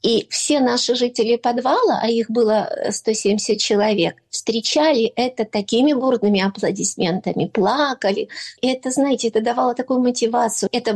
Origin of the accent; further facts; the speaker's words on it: Ukraine; Потому что я украинка, я хочу жить в Украине, я люблю Украину, я хочу быть с Украиной.